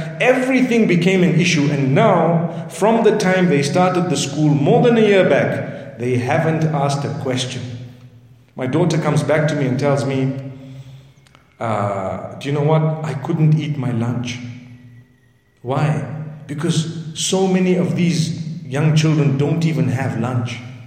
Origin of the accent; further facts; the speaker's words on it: Zimbabwe; now in South Africa; I come from Zimbabwe. Remember, it's a much safer place. Here we're in South Africa.